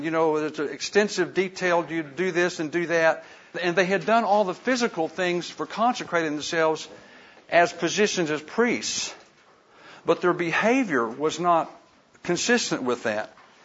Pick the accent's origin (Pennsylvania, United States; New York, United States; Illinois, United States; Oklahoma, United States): Oklahoma, United States; I grew up in Western Oklahoma, and I was raised in the church